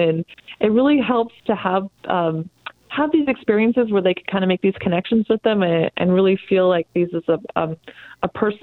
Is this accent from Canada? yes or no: yes; East Coast, Canada; now in Oregon, United States; I'm from Canada. I flew all the way out here from East Coast of Canada to work at Wildlife Safari